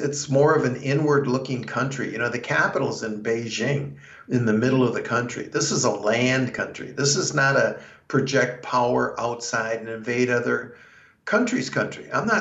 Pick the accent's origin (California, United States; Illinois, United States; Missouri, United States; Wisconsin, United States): Wisconsin, United States; I'm from Wisconsin.